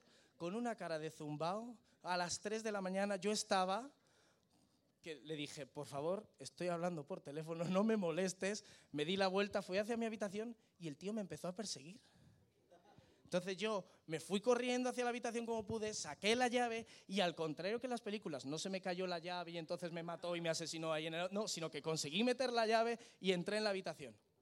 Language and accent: Spanish; Spain; Yo en el mostrador, como buen español, me enfadé.